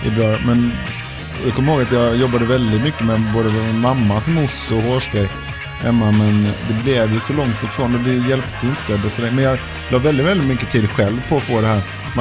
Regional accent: Halmstad, Halland County, Sweden; För den fick man ju faktiskt avlägsna i alla fall hemma i Halmstad med gästdiskmedel

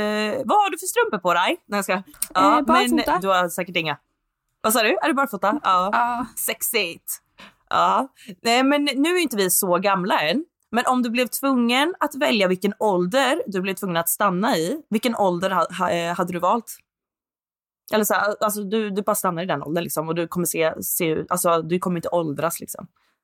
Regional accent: Småland, Sweden; Men jag är från Småland och en snål smålänning, vet du, så vi dricksar inte

